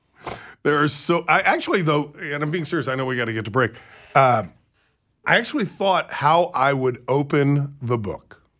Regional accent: Amarillo, Texas, United States; also born or lived in Fort Benning, United States; I was born in Fort Benning, Georgia, and we moved to Amarillo, Texas.

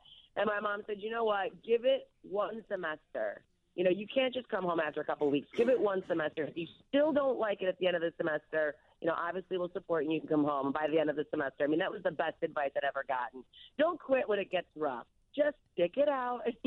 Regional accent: Barrington, Illinois, United States; also born or lived in Jefferson Park; I grew up, my family is originally from Jefferson Park, and then when I was about 5 or 6, we moved out to Barrington.

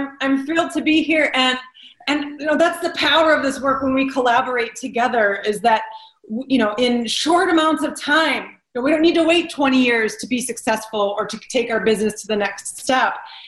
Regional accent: Detroit, Michigan, United States; also born or lived in Chicago / Spain / Brazil / Los Angeles; I'm a Detroit native, and as you rightly said, I'm a citizen of the world. You know, I grew up in Detroit. I went to high school in a small town in the middle of Michigan

